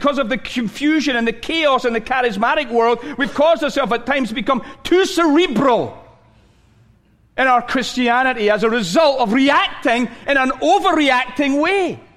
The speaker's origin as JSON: {"language": "English", "region": "Scotland", "country": "United Kingdom", "said": "I'm Scottish"}